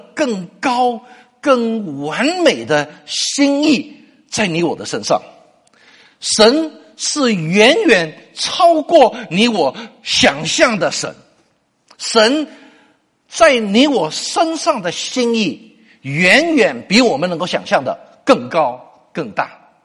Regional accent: China; 我是中国人

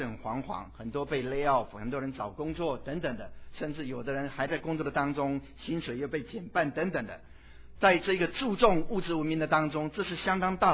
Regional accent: Taiwan; first language Taiwanese Hokkien; moved away; 很想了解台湾。离开24年，真的很多很多事情都不知道，甚至他们讲的一些的话语我都不懂。不要讲说台语，我的母语

